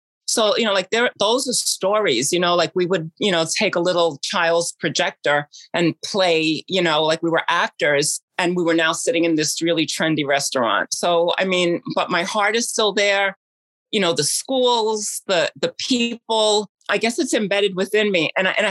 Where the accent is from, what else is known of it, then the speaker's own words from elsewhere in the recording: New York City, New York, United States; I mean, I was born there. My family was there. I've seen so many changes over the years. I grew up in Park Slope